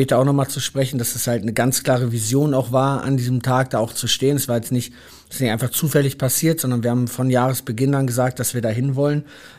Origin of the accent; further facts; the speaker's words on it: Hamburg, Germany; weil es halt meine Heimatstadt ist und mein Verein